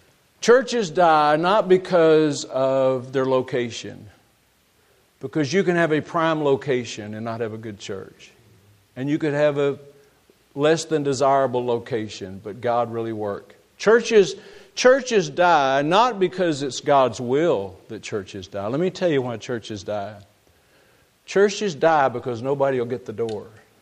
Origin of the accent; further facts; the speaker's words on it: Texas, United States; I was raised in East Texas, east of Dallas, and we lived in this little small frame house, didn't have air conditioning, didn't have carpet, didn't have a furnace in the house.